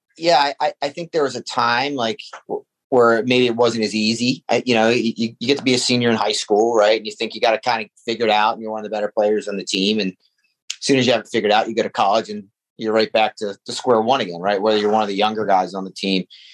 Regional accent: Washington Township, New Jersey, United States; starting in South Jersey, even at I grew up in Washington Township

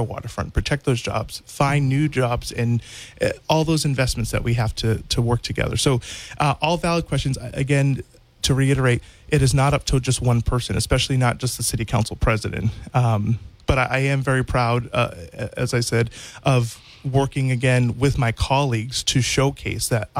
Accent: New Bedford, Massachusetts, United States; I was born and raised here in New Bedford.

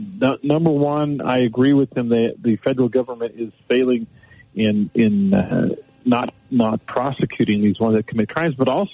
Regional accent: Texas, United States; I grew up in Texas, and we were 100 miles from the border or so in the two towns I lived in.

